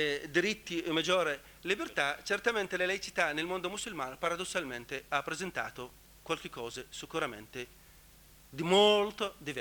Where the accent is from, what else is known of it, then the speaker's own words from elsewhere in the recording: Iraq; Italian is a second language; io vengo dall'Iraq